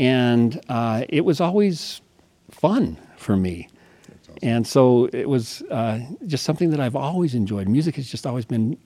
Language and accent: English; Brigham City, Utah, United States; I was raised in Brigham City, and she came from Chicago